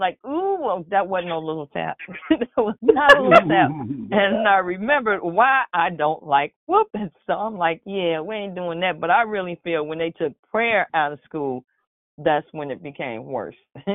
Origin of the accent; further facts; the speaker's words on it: Chicago, Illinois, United States; Look, I'm from Chicago too, but I didn't get paddled until I got to Kankakee area, Pembroke.